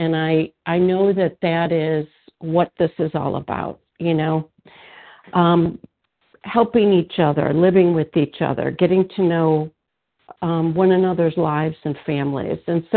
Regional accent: Illinois, United States; I'm from Illinois

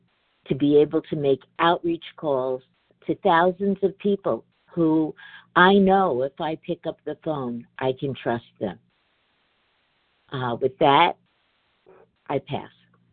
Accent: New York, United States; I am from New York.

